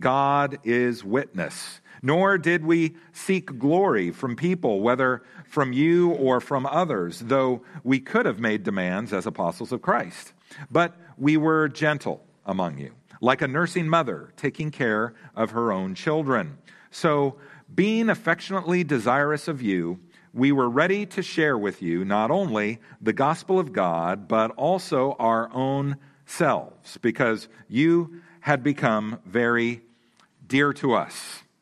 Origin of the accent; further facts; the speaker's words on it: Oregon, United States; But I grew up in Oregon. We hug trees. We don't kill them.